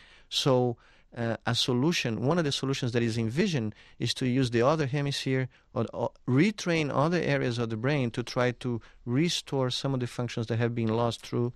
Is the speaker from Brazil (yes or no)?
yes; Brazil; English is a second language; I knew that I would be a scientist when I was growing up in Brazil watching the Apollo program.